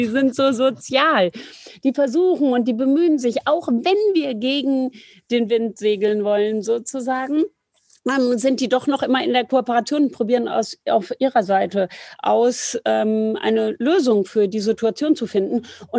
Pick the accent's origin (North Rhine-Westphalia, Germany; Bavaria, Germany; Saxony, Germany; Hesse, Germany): Hesse, Germany; Bad Homburg; ich bin in Bad Homburg bei Frankfurt am Main aufgewachsen